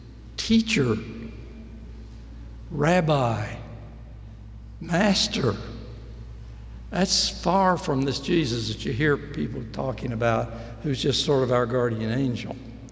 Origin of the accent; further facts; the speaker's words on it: Springfield, Missouri, United States; I grew up in Springfield, Missouri. I used to drive in from Stratford, a little town outside.